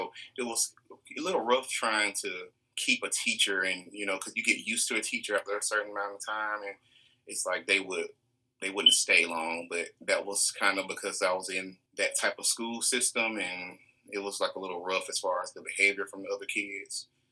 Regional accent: Columbus, Georgia, United States; I'm from Columbus, Georgia.

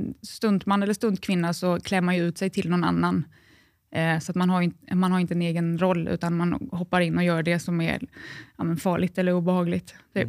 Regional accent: Falkenberg, Halland County, Sweden; Nej, jag är från Falkenberg.

